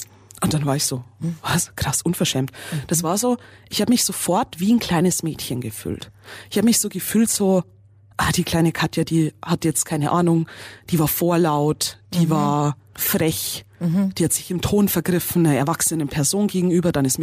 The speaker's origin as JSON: {"language": "German", "region": "Bavaria", "country": "Germany", "said": "aus Niederbayern, wo ich herkomme, da ist man auch eher ein bisschen direkter in der Mentalität her"}